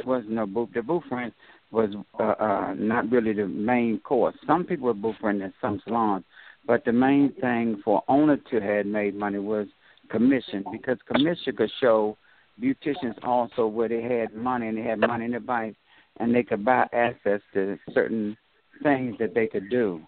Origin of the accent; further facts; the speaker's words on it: Washington, District of Columbia, United States; Well, I'm from Washington, D.C., born and raised.